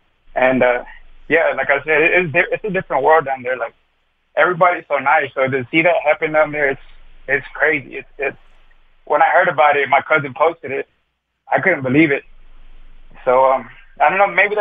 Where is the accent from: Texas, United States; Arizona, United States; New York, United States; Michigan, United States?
Texas, United States; Carrizo Springs; now in Fort Worth, United States; You know, down there, I grew up in Carrizo Springs. And stuff like that doesn't happen.